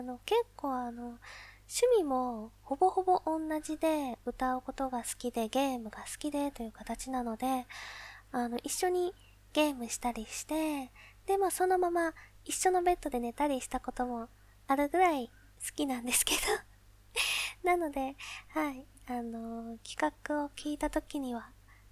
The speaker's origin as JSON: {"language": "Japanese", "region": "Saitama", "country": "Japan", "said": "出身地は埼玉です。"}